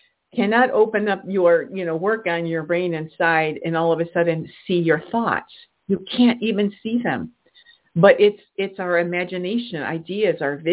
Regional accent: Rochester, New York, United States; I'm from Rochester, New York, so we have major top 100 companies here

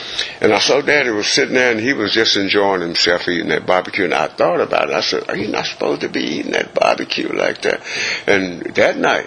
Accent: Davao, Davao Region, Philippines; born there; This was before I was born. So I was born in Davao.

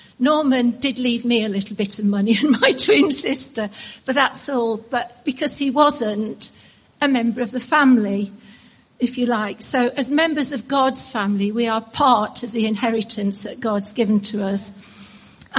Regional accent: East Midlands, United Kingdom; I'm from Derbyshire and I go to Derbyshire quite a lot, not least because I support Derby County

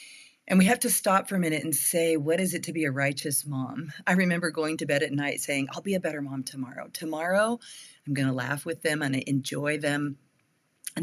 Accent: Los Angeles, California, United States; born there; And I was like, I was born in Los Angeles.

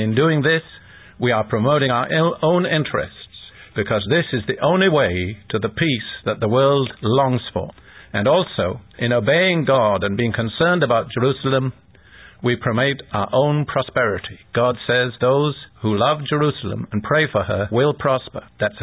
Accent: United Kingdom; I want to tell you that I am British.

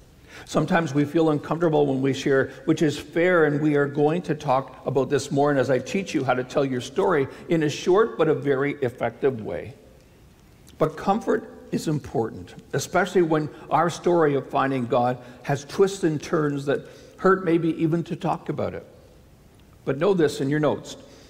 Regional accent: Canada; Oh, we're so Canadian.

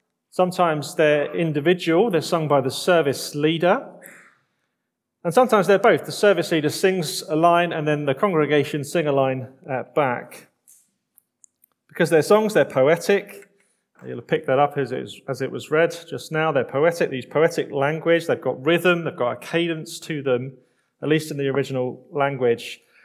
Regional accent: England, United Kingdom; now in Scotland; as an Englishman, I can say that the Scottish tradition of singing the Psalms has been a great blessing to me coming north.

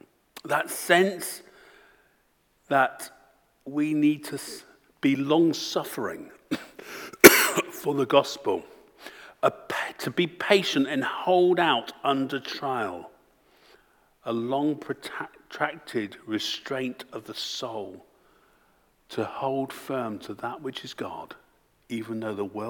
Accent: Torquay, South West England, United Kingdom; I come from the seaside, I come from Torquay.

